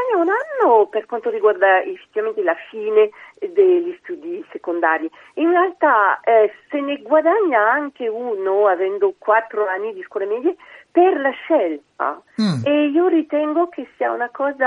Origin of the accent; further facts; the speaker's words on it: Île-de-France, France; moved away; io sono nata in Francia, poi per motivi di lavoro ci siamo spostati con la mia famiglia, ero piccolissima, nei pressi di Parigi